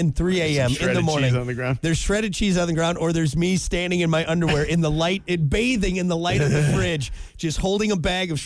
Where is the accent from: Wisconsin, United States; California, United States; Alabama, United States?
Wisconsin, United States; Well, I'm being from Wisconsin. I have to. There's people from Wisconsin that come check on you to make sure you have enough cheese in your fridge.